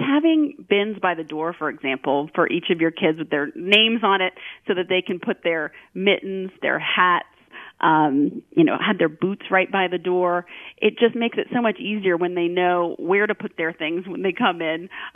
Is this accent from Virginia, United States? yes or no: yes; Virginia, United States; also born or lived in Illinois; we moved from Illinois to Virginia when I was four, and I never had a garden again.